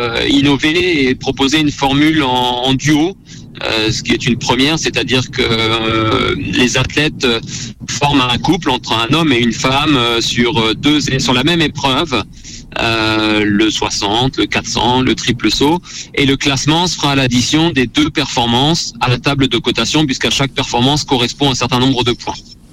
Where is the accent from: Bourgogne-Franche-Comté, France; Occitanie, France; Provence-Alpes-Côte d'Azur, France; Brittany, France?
Brittany, France; Saint-Brieuc; Il va lancer donc chez nous à Saint-Brieuc